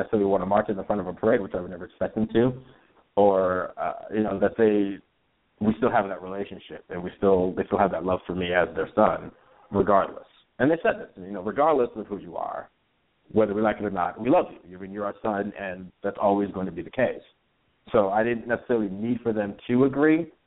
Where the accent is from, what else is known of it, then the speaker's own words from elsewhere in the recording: New Jersey, United States; at the church that I grew up in back in New Jersey, I haven't been to in what year are we in? 13 years.